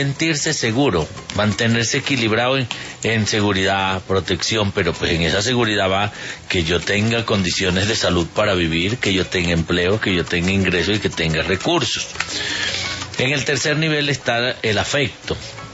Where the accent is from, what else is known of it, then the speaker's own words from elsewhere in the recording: Colombia; los derechos que nosotros como colombianos tenemos